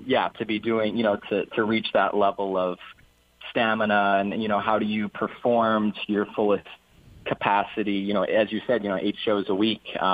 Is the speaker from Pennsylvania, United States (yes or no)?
no; Hawaii, United States; So I was sort of a hip-hop dancer growing up in Hawaii.